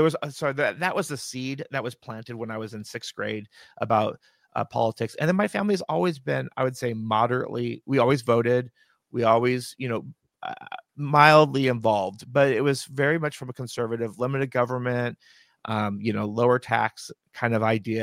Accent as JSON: {"language": "English", "town": "Yakima", "region": "Washington", "country": "United States", "tie": "born or raised there", "said": "And I was raised in Yakima, so since 74. My family's been here, actually, since the Great Depression, so in the state of Washington."}